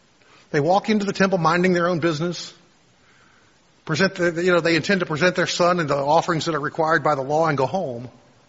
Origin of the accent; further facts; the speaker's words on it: Texas City, Texas, United States; I can remember growing up in Texas City and people driving from there into downtown to work